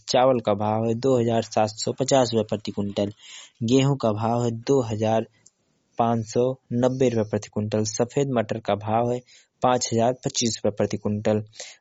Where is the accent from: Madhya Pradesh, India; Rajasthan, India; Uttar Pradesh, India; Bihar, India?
Uttar Pradesh, India; Ambedkar Nagar; मैं स्वयं कन्नौजी अम्बेडकर नगर का रहने वाला हूँ।